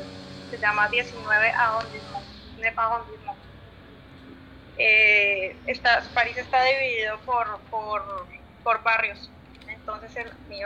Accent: Popayán, Cauca, Colombia; now in France; es una cultura súper diferente a nuestra cultura colombiana

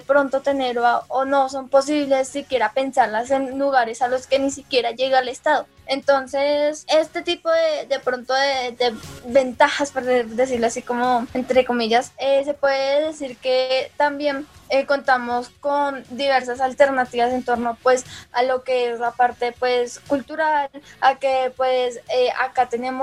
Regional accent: Bogotá, Colombia; Yo soy de Bogotá.

